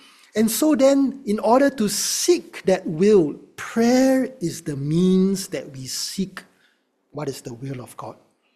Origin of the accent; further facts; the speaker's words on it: Singapore; what chance do I have as a Singaporean to be hospitable without grumbling, when grumbling is our national pastime, you know?